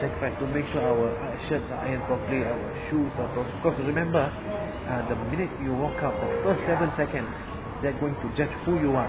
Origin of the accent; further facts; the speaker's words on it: Malaysia; I grew up in Malaysia. I was born in Malaysia, and I was there till I was about. I got my first international exposure when I was 9.